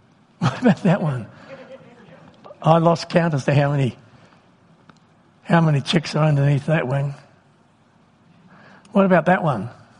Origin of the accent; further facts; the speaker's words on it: Wellington, New Zealand; I grew up in Wellington